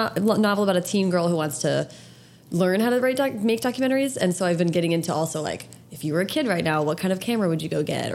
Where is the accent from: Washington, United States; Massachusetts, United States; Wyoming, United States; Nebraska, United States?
Washington, United States; Seattle; born there; I was born in Seattle. All my family's up there. I went to college up in Seattle